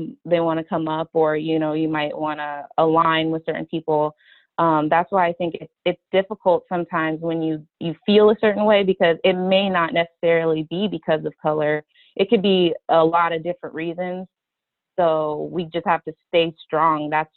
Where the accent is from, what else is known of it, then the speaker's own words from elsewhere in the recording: Midwest, United States; I grew up with in the Midwest. I grew up with people who liked to say things like all lives matter.